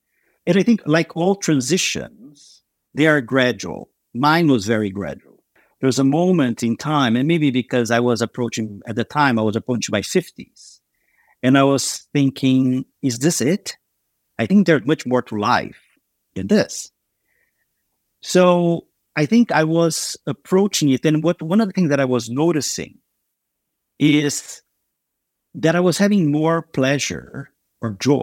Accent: Brazil; moved away as an adult; I was born and raised in Brazil, spent most of the beginning of my career over there

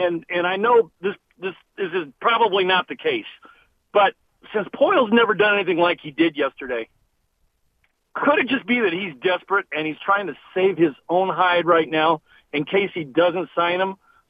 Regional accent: Illinois, United States; I'm from Illinois originally, but I live in Cooperstown by Springfield

